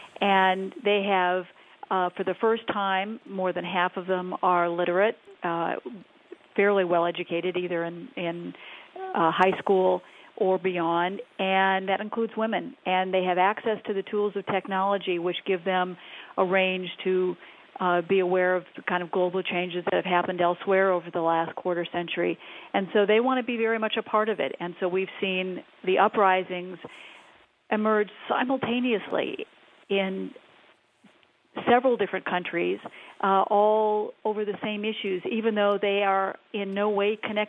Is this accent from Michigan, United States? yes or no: yes; Michigan, United States; I'm from Michigan, so I'm delighted to be talking to the Midwest again.